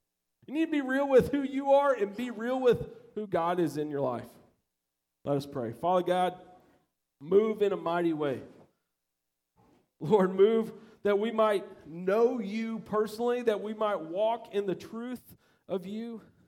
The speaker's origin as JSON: {"language": "English", "region": "Missouri", "country": "United States", "said": "I'm from Missouri. You need to show me and show up."}